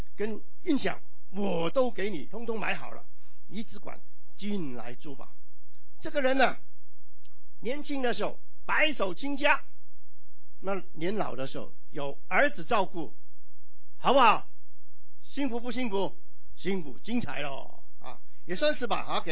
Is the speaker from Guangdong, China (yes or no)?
yes; Guangzhou, Guangdong, China; born there; 我广州出生了啊